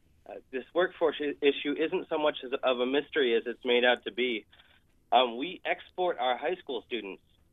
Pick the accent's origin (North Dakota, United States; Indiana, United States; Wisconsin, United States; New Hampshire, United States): New Hampshire, United States; I grew up here in New Hampshire. I went to high school in New Hampshire.